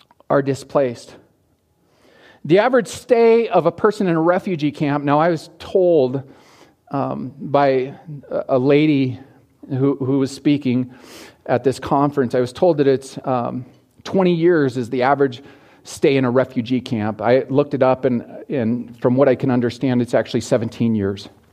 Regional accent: Montana, United States; You know, I grew up in Montana

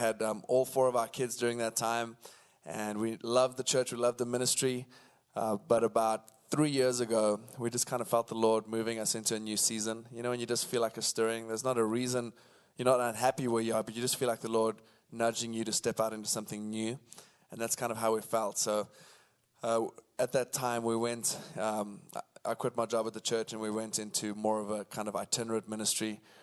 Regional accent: Cape Town, Western Cape, South Africa; My wife and I were born and raised in Cape Town in South Africa. That's why we talk funny. And we're from the, sometimes say we're from the deep south, so that's the southern accent you're hearing.

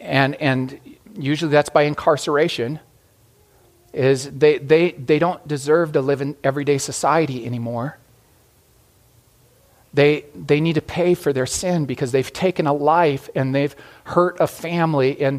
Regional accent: Glendive, Montana, United States; I grew up in Glendive, and at a little camp in eastern Montana, I heard for the first time what Jesus had done for me.

